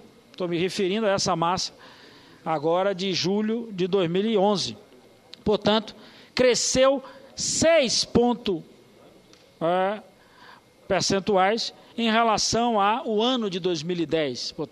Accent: São Borja, Rio Grande do Sul, Brazil; tratando desse meu São Borja, ou seja, da minha terra, dos locais onde eu também milito

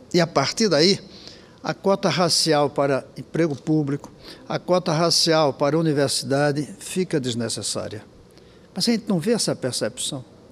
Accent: Recife, Pernambuco, Brazil; E olha que eu sou de Recife, um lugar de população negra intensa.

